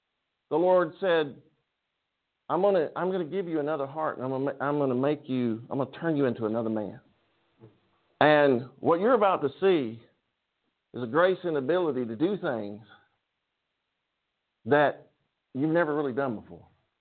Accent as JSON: {"language": "English", "region": "England", "country": "United Kingdom", "said": "I guess because I'm not German. I'm English."}